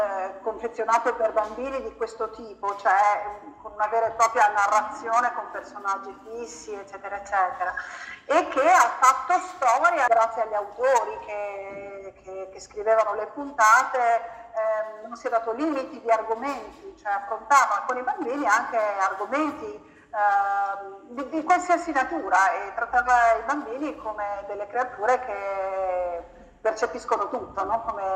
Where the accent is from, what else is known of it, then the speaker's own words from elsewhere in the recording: Bologna, Emilia-Romagna, Italy; Ecco, non ho altro da dire, sono bolognese.